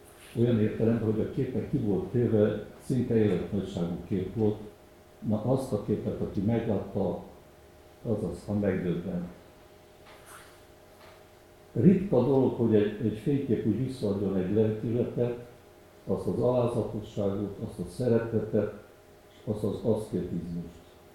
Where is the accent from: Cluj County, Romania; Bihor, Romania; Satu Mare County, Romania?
Cluj County, Romania; Baciu; Én eredetileg Bácsba születtem, itt éltem, de mégis csak anyai nagyanyámon vagyok eredeti bácsi. Apám Maros megyei, nagyapám Külkei